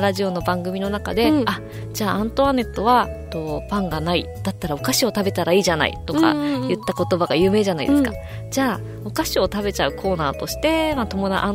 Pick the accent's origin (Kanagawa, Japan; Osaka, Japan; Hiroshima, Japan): Kanagawa, Japan; Yokohama; now in Okinawa, Japan; 私は横浜です。